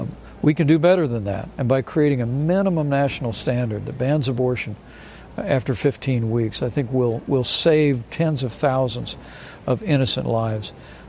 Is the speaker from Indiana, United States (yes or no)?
yes; Indiana, United States; You know, I come from Indiana, big farm country